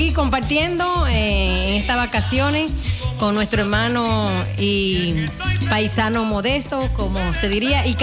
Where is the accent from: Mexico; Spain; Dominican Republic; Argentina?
Dominican Republic; now in Soesterberg, Netherlands; Yo soy dominicana de pura cepa y orgullosamente cibaíña.